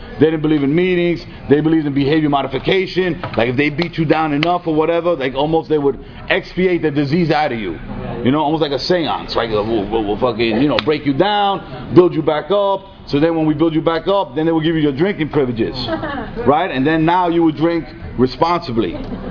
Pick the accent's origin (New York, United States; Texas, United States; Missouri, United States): New York, United States; New York City; I was from the Bronx originally. The South Bronx. Anybody knows, familiar with the scenic area of Hunts Point, Spofford and Fail.